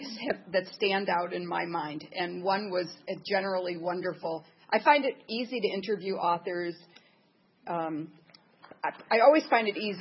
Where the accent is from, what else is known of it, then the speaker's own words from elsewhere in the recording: Detroit, Michigan, United States; He's from Detroit as well as I'm from Detroit